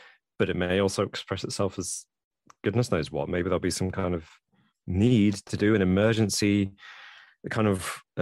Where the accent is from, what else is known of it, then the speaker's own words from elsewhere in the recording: East Midlands, United Kingdom; I grew up in Lincolnshire